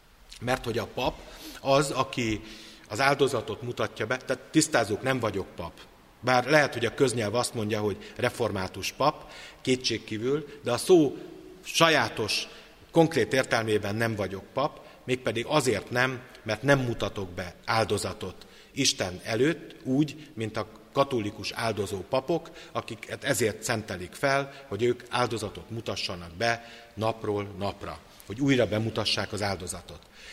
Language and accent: Hungarian; Bezdéd, Szabolcs-Szatmár-Bereg, Hungary; Szóval a szülőfalumban találtak egy tarsolylemezt, amiben az a különlegesség, ez a bezdédi aranytarsolylemez